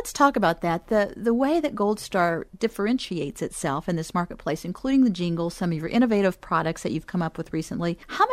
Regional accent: Huntington, West Virginia, United States; now in Cincinnati, United States; You know, Mike, I'm not originally from Cincinnati. I'm actually from Huntington, West Virginia. And since I've been here for several years

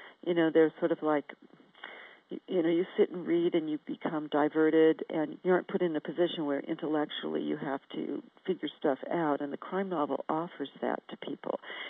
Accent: United States; As an American, you know, we have a totally different social structure here

